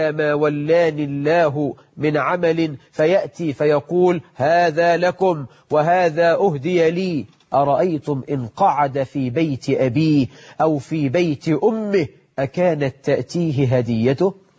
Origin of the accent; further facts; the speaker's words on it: Egypt; وفي الدقهلية عندنا في مصر بلد مشهورة جدا بالفسيخ